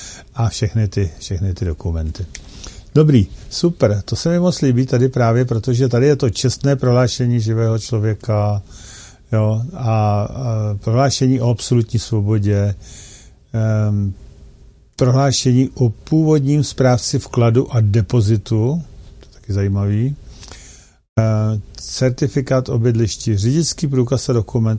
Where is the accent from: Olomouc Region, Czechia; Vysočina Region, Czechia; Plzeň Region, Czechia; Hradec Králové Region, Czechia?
Plzeň Region, Czechia; Plzeň; jsme tady všichni z Plzně